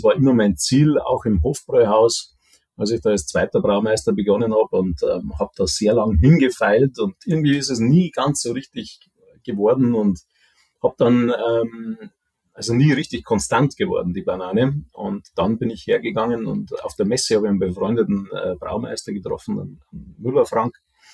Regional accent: Bayerbach, Bavaria, Germany; moved away as an adult; ich selber bin tatsächlich nicht aus der Region, aber nicht weit entfernt. Also ich komme ursprünglich aus dem Rottal. Bayerbach nennt sich das kleine Örtchen und bin dann quasi mit 20 eben dann 95 Kilometer Richtung Süden gewandert.

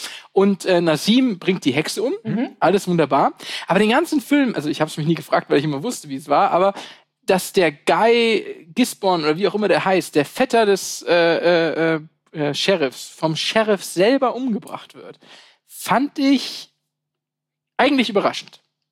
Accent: Bonn, North Rhine-Westphalia, Germany; born there; Ich bin in Bonn geboren.

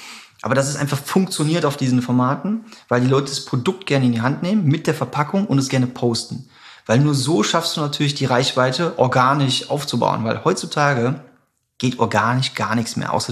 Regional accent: Bergheim, North Rhine-Westphalia, Germany; Ja, ich komme aus Bergheim. Ich zähle mich mal dazu.

